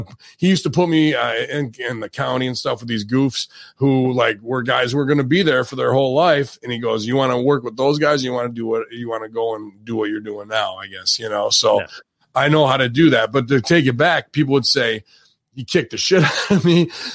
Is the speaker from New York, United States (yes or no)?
yes; Boonville, New York, United States; series in Boonville, New York, 46,000 people. So I always see my dad as a leader. He's a fire chief in my hometown too.